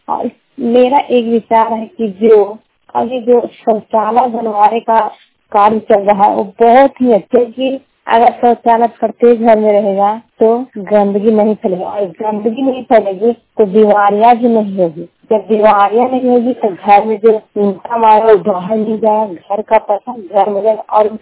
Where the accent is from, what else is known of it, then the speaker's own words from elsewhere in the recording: Hilsa, Bihar, India; ग्राम मालवेगा post Kaliachak थाना हिलसा और जिला ललांदा की रहने वाली हूँ और ब्लॉक हिलसा ब्लॉक की रहने वाली हूँ।